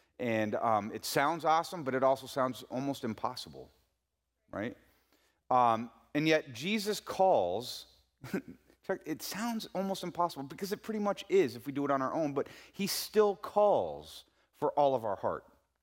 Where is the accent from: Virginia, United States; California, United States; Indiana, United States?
California, United States; I grew up in California, and so we didn't really have much snow.